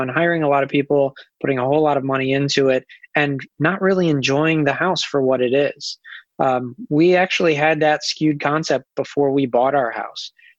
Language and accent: English; Ohio, United States; And I grew up outside of Cleveland in Ohio. I grew up about 15 minutes away from a little town called Oberlin.